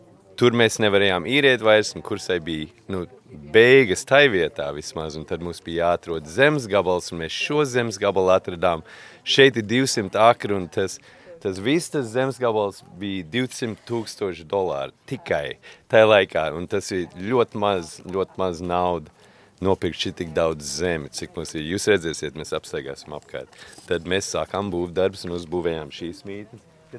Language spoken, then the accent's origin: Latvian; Seattle, Washington, United States; Jo es no Sietlas orģināli